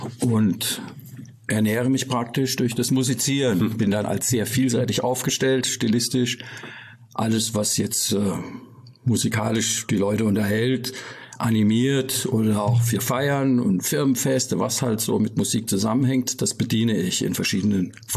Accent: Fulda, Hesse, Germany; ich bin hier aufgewachsen in Fulda und das ist so meine Heimat.

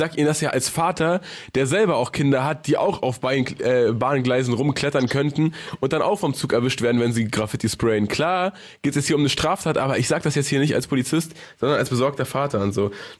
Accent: Germany; Wir als Deutsche, wie sind wir, Steiger? Wie ticken wir als Deutsche? Weißt du, bei der WM, da sind wir Deutschen

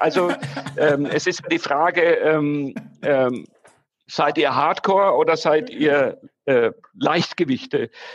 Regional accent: Nuremberg, Bavaria, Germany; Ich bin im Nürnberger Westend groß geworden.

